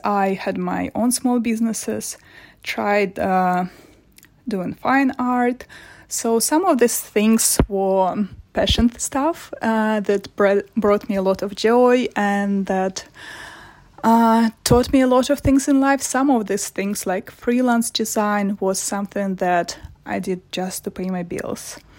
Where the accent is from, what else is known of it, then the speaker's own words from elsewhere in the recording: Moscow, Russia; now in London, United Kingdom; Originally, I'm from Moscow, and currently I live in London.